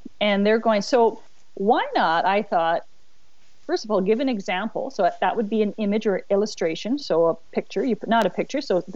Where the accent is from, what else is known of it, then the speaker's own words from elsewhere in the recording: Alberta, Canada; because I'm from Alberta, right, where we brand the cows.